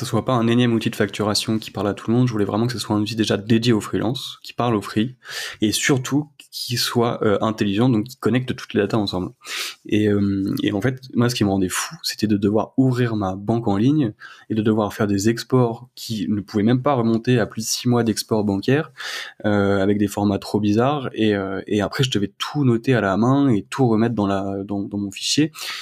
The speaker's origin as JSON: {"language": "French", "town": "Meudon", "region": "Île-de-France", "country": "France", "tie": "born or raised there", "said": "moi, j'ai grandi à Meudon, donc dans le 92"}